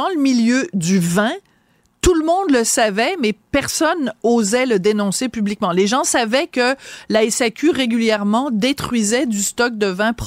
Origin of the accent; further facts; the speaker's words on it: Nouvelle-Aquitaine, France; accent: Bordeaux; Puis là, c'est mon petit accent bordelais qui remonte à la surface.